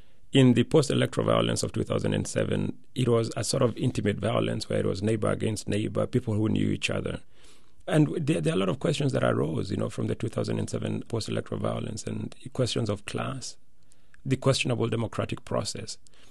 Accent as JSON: {"language": "English", "country": "Kenya", "tie": "born or raised there", "lives_now": "United States", "said": "I grew up in Kenya. My parents are Kenyan. My nationality really is Kenyan. And then I came to the U.S., and at some point I had to realize, wow, I've been in the U.S. now longer than I lived in Kenya."}